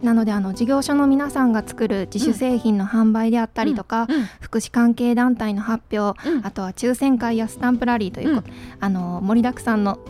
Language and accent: Japanese; Kyoto, Japan; 私は生まれも育ちも京都市内で